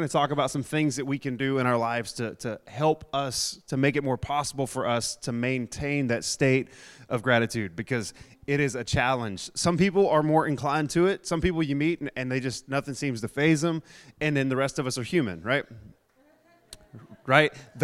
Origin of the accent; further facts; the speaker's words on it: Texas, United States; That's partially because I'm from East Texas and people duck hunt, right?